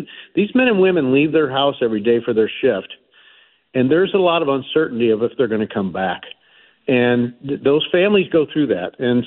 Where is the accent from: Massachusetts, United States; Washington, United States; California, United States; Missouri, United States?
Missouri, United States; St. Louis; I'm from North City, St. Louis. And, you know, after my dad left when I was a year old, youngest of six, it was the first responder community.